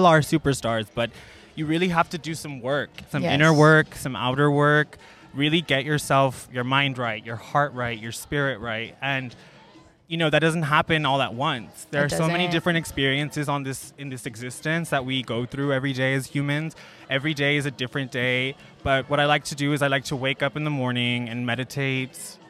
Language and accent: English; Laredo, Texas, United States; also born or lived in New York; I grew up here in Laredo, Texas